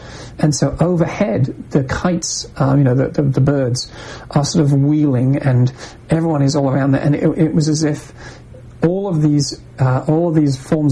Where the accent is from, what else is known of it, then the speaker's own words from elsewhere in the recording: England, United Kingdom; growing up in England, as I did, you know, where there's this kind of drizzly stuff all the time